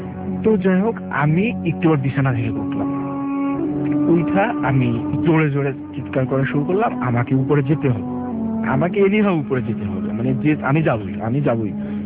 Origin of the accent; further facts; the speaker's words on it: Barisal, Barisal Division, Bangladesh; now in Dhaka, Bangladesh; আমার home town Barishal, আমি ঢাকা মহাখালীতে থাকি।